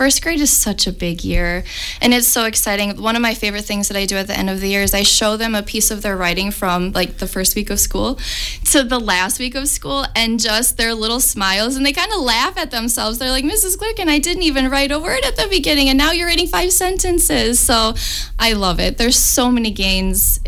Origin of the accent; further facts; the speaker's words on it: Dodgeville, Wisconsin, United States; No, I'm actually originally from Dodgeville.